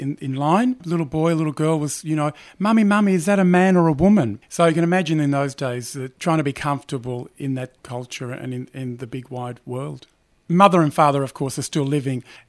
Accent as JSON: {"language": "English", "town": "Geelong", "region": "Victoria", "country": "Australia", "tie": "born or raised there", "also_born_or_lived": "Werribee / Melbourne", "said": "I was born in Melbourne, in Werribee actually. And so in those days it was, a country town, and then grew up in Geelong for 12 years, then moved back up to Melbourne. And now I'm back in where I started from in Werribee, Hoppers Crossing area."}